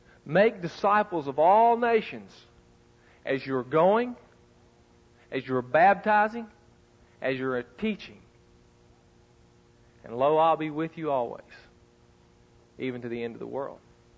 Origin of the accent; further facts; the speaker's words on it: West Virginia, United States; I'm from West Virginia, kind of a famous cat in West Virginia.